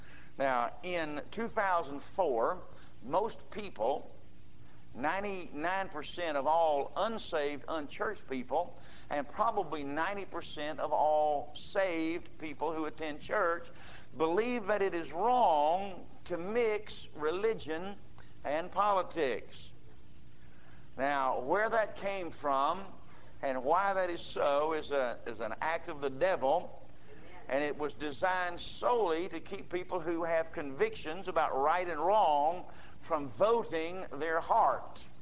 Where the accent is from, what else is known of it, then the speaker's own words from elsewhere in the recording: United States; Now, I'm American and I'm free.